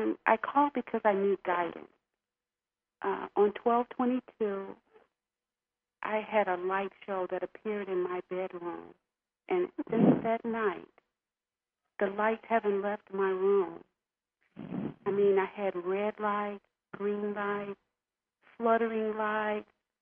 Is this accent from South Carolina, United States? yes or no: no; Illinois, United States; The oldest of 3 children, born and raised in the Illinois area